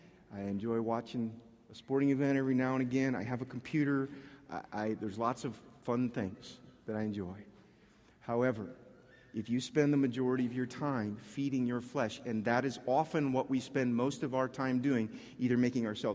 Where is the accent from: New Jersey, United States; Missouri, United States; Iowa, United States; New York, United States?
Iowa, United States; I'm from Iowa. We improvised.